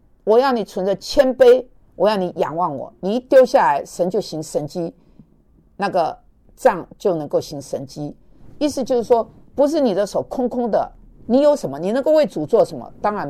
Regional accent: Taiwan; born there; 台是因为我在台湾出生

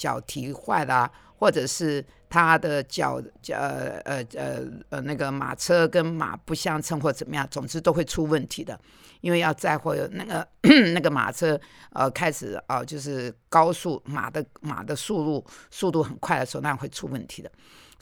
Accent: Xiamen, Fujian, China; accent: Xiamen dialect; 我们厦门话叫做扔开软脚虾

